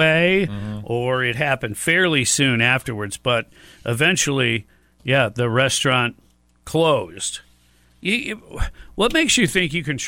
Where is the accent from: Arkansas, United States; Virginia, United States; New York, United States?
Arkansas, United States; we saw a little bit of the crazy come out last week in my home state of Arkansas.